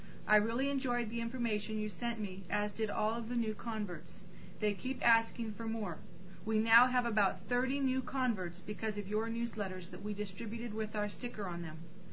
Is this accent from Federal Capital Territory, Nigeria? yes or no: no; Lagos, Nigeria; from Lagos State, Nigeria. I was born on June 12, 1980.